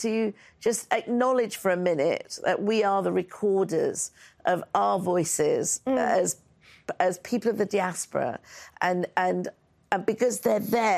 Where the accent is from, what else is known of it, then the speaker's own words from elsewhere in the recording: United Kingdom; But being a British filmmaker, I had to take